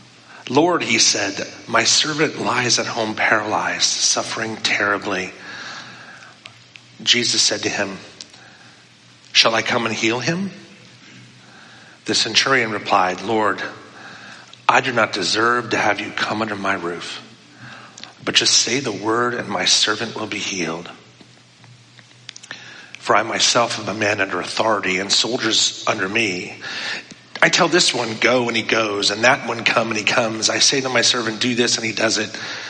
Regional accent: Pennsylvania, United States; Job and I grew up together in Pennsylvania, not all throughout our upbringing, but at certain points.

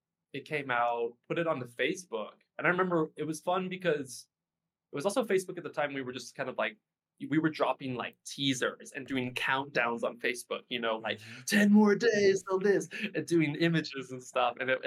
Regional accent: Wenatchee, Washington, United States; So basically in Washington State, I'm from Wenatchee, which is Wenatchee, and they're from the west side.

